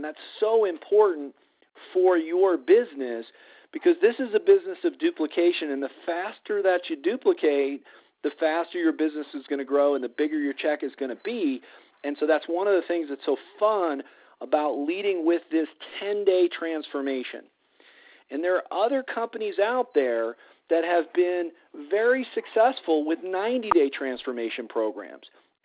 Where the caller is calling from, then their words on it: Colorado, United States; I'm calling in from Colorado this evening.